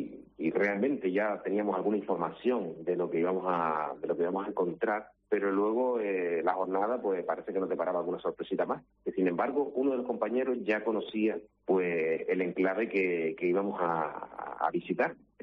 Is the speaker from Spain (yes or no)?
yes; Canary Islands, Spain; cada descubrimiento que se produce nos enriquece, ¿no? Como canarios y canarias.